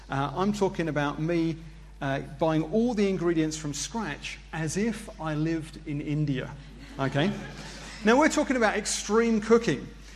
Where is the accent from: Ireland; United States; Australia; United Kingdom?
United Kingdom; London; I'm from Christchurch, London. It's where I'm based.